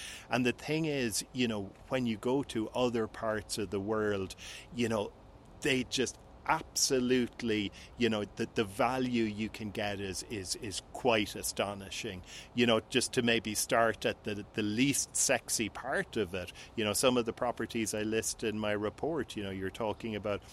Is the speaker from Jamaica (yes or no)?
no; Cork, Munster, Ireland; now in Portugal; I'm on my summer vacations in my hometown of Cork, Ireland. I live the spring and the fall on the beach just north of Lisbon in Portugal. And winters, I head to Cabo San Lucas.